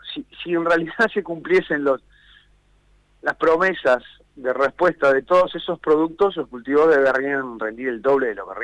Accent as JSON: {"language": "Spanish", "town": "Vichadero", "region": "Rivera", "country": "Uruguay", "said": "Cerca de Rivera, más cerca de Cerro Largo que de Rivera, del pueblito Bichadero."}